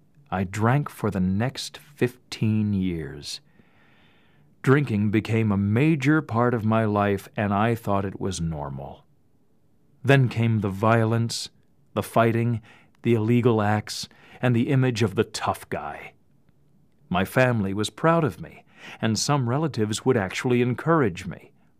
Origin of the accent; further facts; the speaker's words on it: Canada; I grew up on a reservation in Canada. As a young fellow, I was a proud Mi'kmaq Indian.